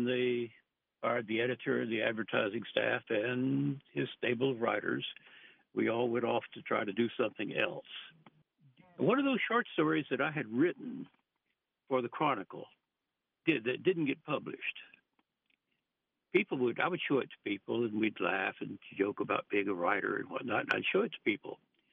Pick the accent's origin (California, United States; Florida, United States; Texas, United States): Texas, United States; Victoria; Well, I was born in a small town in South Texas named Victoria, Texas, and I live there today. Went to high school here in Victoria, Texas